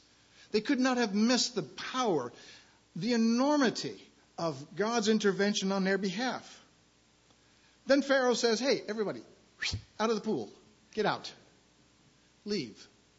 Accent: Florida, United States; And growing up in Florida, we had tree frogs. We had croakers. We had toads.

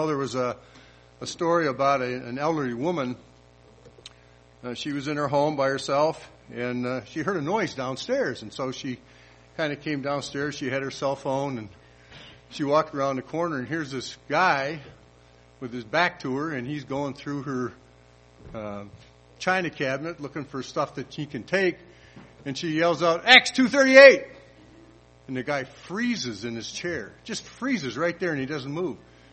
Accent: Detroit, Michigan, United States; Actually, I'm from Michigan. I think most people know that.

